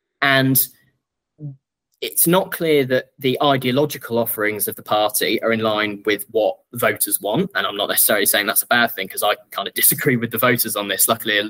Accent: West Midlands, United Kingdom; I mean, I grew up in the West Midlands.

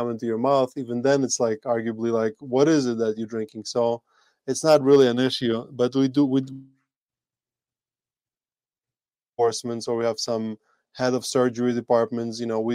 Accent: Latvia; now in Colombia; I'm originally from Latvia. That's in Northeast Europe. I've been living in Colombia for 8 years.

